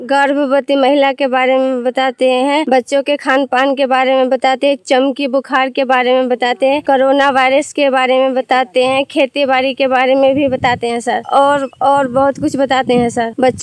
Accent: Khabda, Bihar, India; मैं खबड़ा गाँव के रहने वाली हूँ।

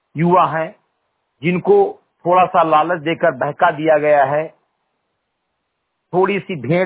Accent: Bahraich, Uttar Pradesh, India; ग्राम सभा सेमरी घटही विकास खंड मेहनपुरवा जनपद बहराइच उत्तर प्रदेश का रहने वाला हूं

